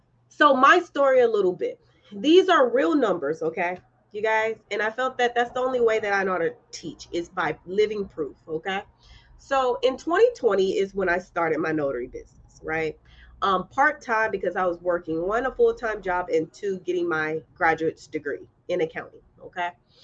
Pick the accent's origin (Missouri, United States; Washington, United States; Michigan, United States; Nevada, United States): Missouri, United States; St. Louis; now in Los Angeles, United States; But I'm from St. Louis and I live in LA.